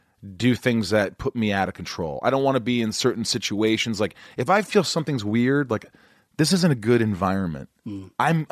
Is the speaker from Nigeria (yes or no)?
no; New York, United States; Like, in you know, I'm a New Yorker